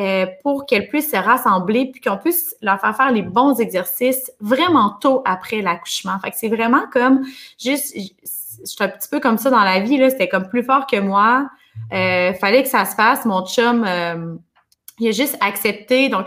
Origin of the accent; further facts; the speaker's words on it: Quebec City, Quebec, Canada; Puis on habitait en campagne, puis j'ai dit à mon chum, on déménage à Québec, je viens de Québec, on déménage à Québec, on s'installe au centre-ville